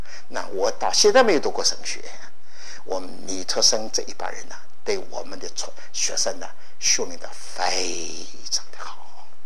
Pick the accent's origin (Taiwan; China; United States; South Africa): China; Shanghai; 我是在上海这个教会中长大的